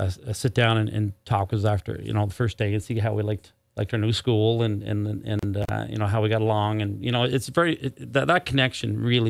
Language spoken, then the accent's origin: English; Alberton, Prince Edward Island, Canada; also born or lived in Surrey; Like I said, I was born in Surrey and moved from Surrey to Alberton. Like, by the time I was in grade 8, I moved 7 times.